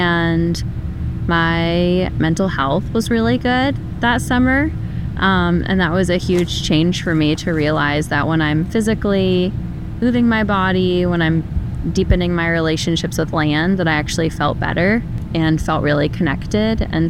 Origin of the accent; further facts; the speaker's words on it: Hood River, Oregon, United States; I grew up in Hood River, which is an agricultural community. So I've always been around farms, farm workers, and agricultural in general.